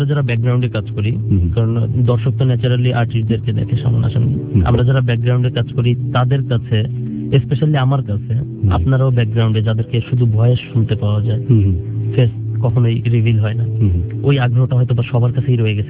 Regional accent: Rangpur, Rangpur Division, Bangladesh; আমরা ঘোরা হয় বাবার চাকরি সূত্রে। ওখান থেকেই আমরা 98 রংপুরে চলে যাই, সেখান থেকে কন্টিনিউয়াস রংপুরে আমার বেড়ে ওঠা, ছোট থেকে রংপুরে থাকা, রংপুরের school college, Rangpur Lions school and কলেজে পড়াশোনা

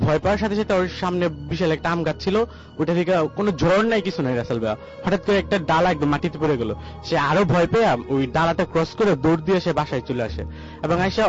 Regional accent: Gazipur, Dhaka Division, Bangladesh; গাজীপুর থেকে আসছি।

